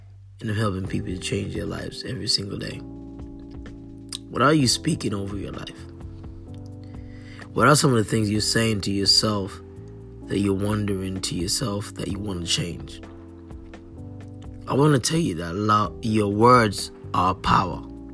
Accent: Montserrat; now in London, United Kingdom; You see, I grew up in Montserrat. And in Montserrat, it's like, it's so beautiful.

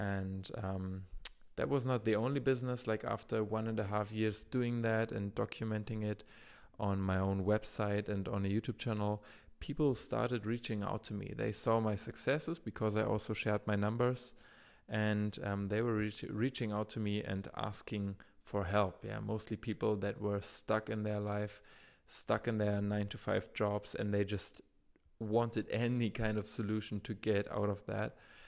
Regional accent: Germany; I'm from Germany.

